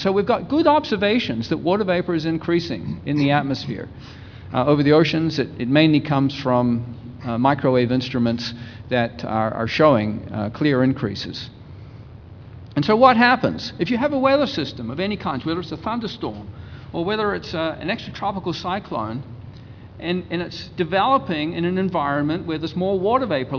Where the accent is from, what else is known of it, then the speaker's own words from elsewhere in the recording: New Zealand; moved away as an adult; I come from New Zealand, and I was actually a weather forecaster in New Zealand for a few years before I went to MIT to do my PhD.